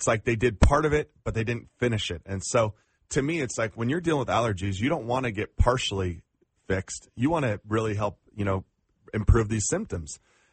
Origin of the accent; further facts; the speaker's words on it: California, United States; as you said before, I'm from California, and I stay in these hotels